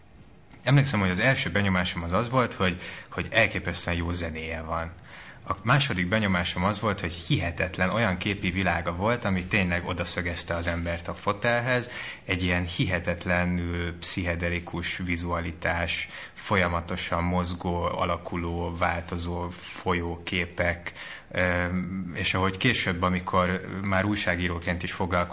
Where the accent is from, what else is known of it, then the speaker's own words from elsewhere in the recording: Budapest, Hungary; aki harmadik generációs budapesti vagyok